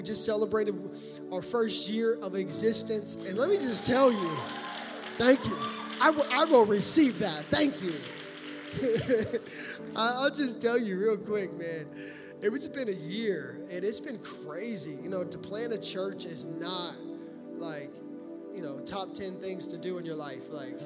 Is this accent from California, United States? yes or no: no; Baton Rouge, Louisiana, United States; born there; now in Fort Worth, United States; And born in Baton Rouge, Louisiana. That's really where I'm from. Me and my wife are from Louisiana.